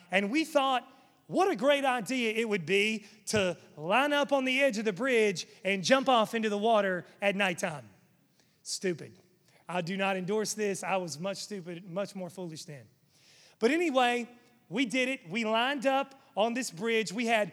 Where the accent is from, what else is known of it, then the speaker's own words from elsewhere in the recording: West Virginia, United States; now in Charlotte, United States; I'm from West Virginia, for those of you who don't know that. I feel like I tell you all the time, at least once a month. But anyway, in West Virginia, growing up there, there's not a whole lot of things to do.